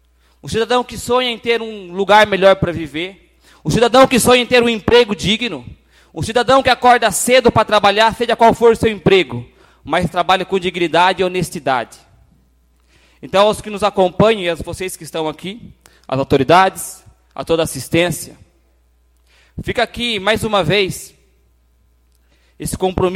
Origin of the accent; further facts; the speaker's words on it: Ibiúna, São Paulo, Brazil; Sou de Ibiúna.